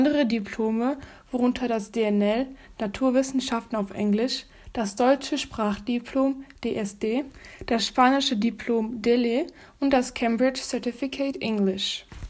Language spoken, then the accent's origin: German; Belgium; first language French/Dutch; German is a second language; now in Germany; bin 16 Jahre alt. Als Belgierin sind meine Muttersprachen Französisch und Niederländisch.